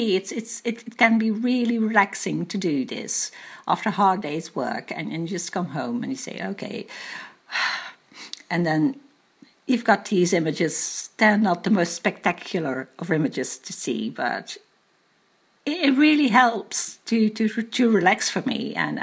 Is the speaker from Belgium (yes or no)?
yes; Belgium; I'm from Belgium, and I work as a secretary in a reinsurance company.